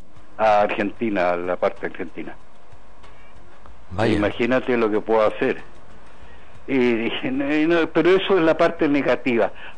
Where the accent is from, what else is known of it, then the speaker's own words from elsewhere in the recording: Magallanes and Chilean Antarctica, Chile; yo soy magallánico, ¿ah? Además soy de origen italiano